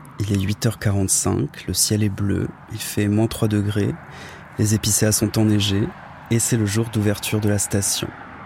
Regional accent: Auvergne-Rhône-Alpes, France; dans la vallée où j'ai grandi, à Voria, en Haute-Savoie.

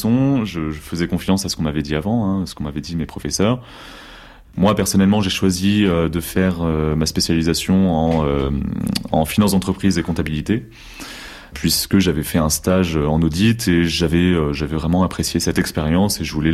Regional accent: Rennes, Brittany, France; j'ai 30 ans, j'ai grandi à Rennes. Mon père est pédicure-podologue et ma mère infirmière. Classe moyenne, normale, de ville, de province.

